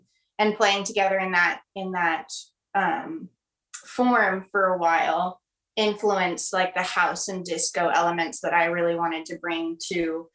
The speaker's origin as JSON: {"language": "English", "town": "Los Angeles", "region": "California", "country": "United States", "tie": "born or raised there", "said": "I grew up in Los Angeles."}